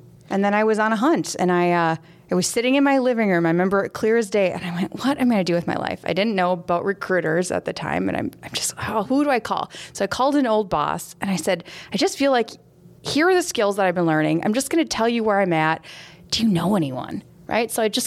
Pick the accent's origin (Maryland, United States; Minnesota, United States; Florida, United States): Minnesota, United States; St. Cloud; I grew up in St. Cloud.